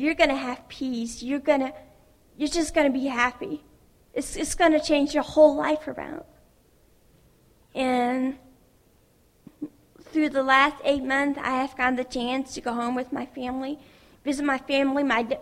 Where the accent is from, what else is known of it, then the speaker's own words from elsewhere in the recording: Ohio, United States; I grew up in Holmes County, Ohio, and 8 months ago, I left the Amish.